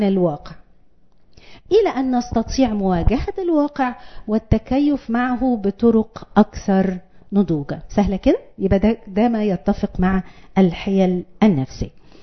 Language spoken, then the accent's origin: Arabic; Egypt; إحنا كمصريين عندنا حيلة نفسية لذيذة قوي اسمها نتريق.